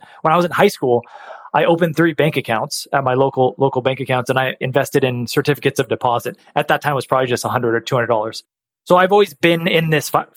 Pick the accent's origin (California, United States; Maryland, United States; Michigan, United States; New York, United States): California, United States; Redwood City; In the Silicon Valley, if people are familiar with California, it's in between San Francisco and San Jose on the peninsula there. It's a city called Redwood City.